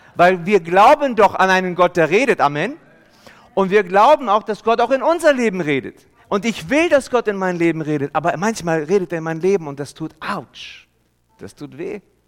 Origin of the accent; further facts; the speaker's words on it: Hannover, Lower Saxony, Germany; ich komme ja aus Hannover und lebe jetzt im Schwabenländle.